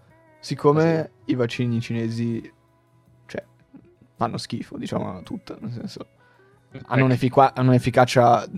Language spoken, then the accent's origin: Italian; Milan, Lombardy, Italy; born there; now in Turin, Italy